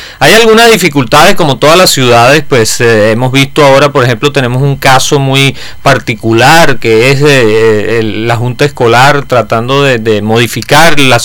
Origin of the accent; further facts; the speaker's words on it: Venezuela; yo como venezolano le puedo decir